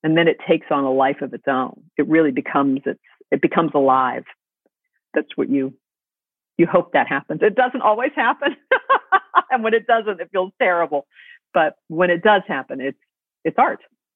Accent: New York City, New York, United States; I'm the daughter of a playwright, and I grew up in the theater, and I grew up in New York City, and I adore everything about it.

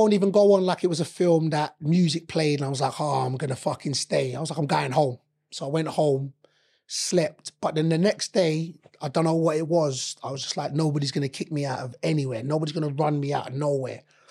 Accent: London, United Kingdom; So I'm 18, born and raised in London.

